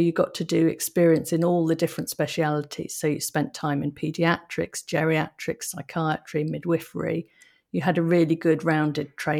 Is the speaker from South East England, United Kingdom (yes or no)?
yes; South East England, United Kingdom; I was brought up in Kent